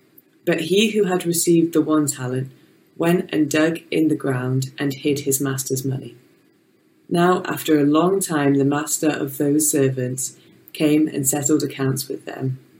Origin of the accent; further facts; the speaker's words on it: Wales, United Kingdom; So I'm born and raised on Anglesey and I have a real heart for the youth and the island.